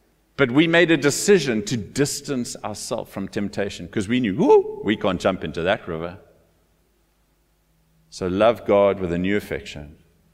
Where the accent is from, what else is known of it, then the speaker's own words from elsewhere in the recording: Cape Town, Western Cape, South Africa; we grew up in Cape Town, we loved to go for drives around the peninsula, watch the sunset.